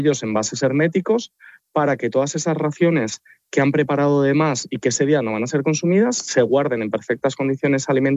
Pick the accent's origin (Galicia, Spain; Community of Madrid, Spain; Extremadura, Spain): Community of Madrid, Spain; Madrid; comenzar a adaptarla e implementarla en Madrid, que es mi ciudad natal.